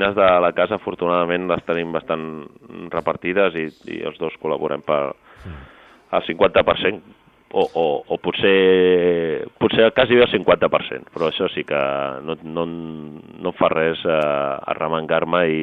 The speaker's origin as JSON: {"language": "Catalan", "town": "Sant Feliu", "region": "Catalonia", "country": "Spain", "lives_now": "Sant Quirze del Vallès, Spain", "said": "també em considero vallesà, no? 100%, però jo sempre dic que sóc de Sant Feliu i ho seré tota la vida, i Sant Feliu és el meu poble, i sóc de poble i sóc de Sant Feliu, però que per atzar, per qüestions de feina i de la vida que et porta, doncs, acabis vivint a Sant Quirze del Vallès"}